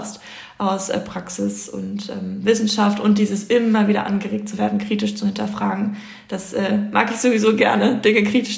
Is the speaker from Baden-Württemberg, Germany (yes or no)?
no; Göttingen, Lower Saxony, Germany; Ich komme ja aus Göttingen